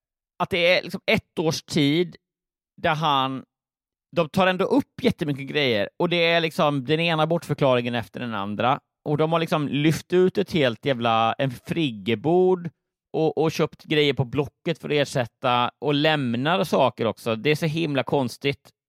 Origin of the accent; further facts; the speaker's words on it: Småland, Sweden; dels att jag är liksom smålänning i grund och botten.